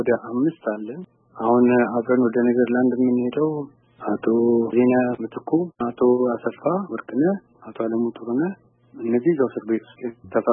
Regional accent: Debre Markos, Amhara, Ethiopia; ከአንድ እናት አባት ተወልደን ያደግነውም የተማርነውም እዛ ደብረ ማርቆስ ነው። በዛ ጊዜ እንግዲህ ወደ 23 ዓመት የሆነ ነበር።

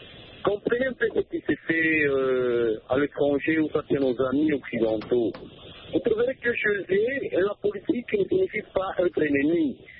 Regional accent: DR Congo; ici, chez nous, en RDC

